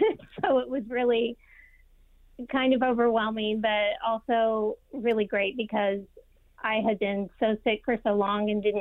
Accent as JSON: {"language": "English", "region": "Oklahoma", "country": "United States", "said": "And we're from Oklahoma, so D.C. is kind of a big change."}